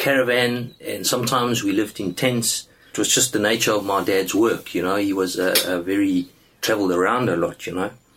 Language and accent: English; South Africa; So I grew up in South Africa.